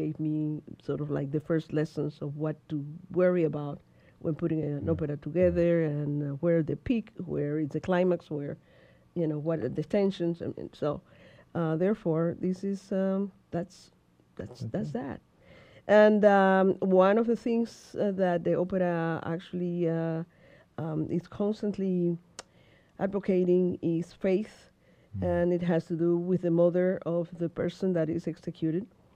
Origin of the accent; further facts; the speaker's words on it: Cameroon; while I was growing up in Cuba